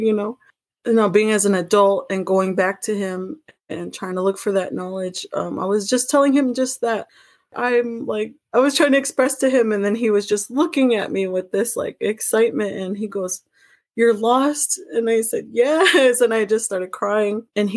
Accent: Arizona, United States; I guess to be an O'odham woman, with those things being said, I grew up on the reservation.

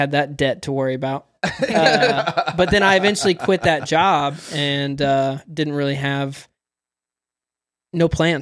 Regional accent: Philpott, Kentucky, United States; also born or lived in Evansville; So I was actually born in Evansville, moved to Philpott, Kentucky, lived there for about 5 years.

